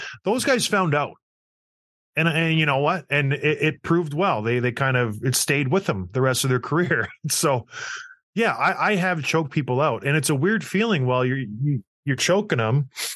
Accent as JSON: {"language": "English", "town": "St. Catharines", "region": "Ontario", "country": "Canada", "tie": "born or raised there", "said": "We got his teammate, Jasmine Yasudafias from St. Catharines, my hometown."}